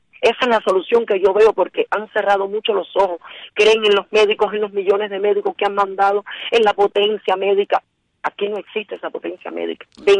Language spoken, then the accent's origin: Spanish; Cuba; como cubano y como que estoy aquí dentro del lobo.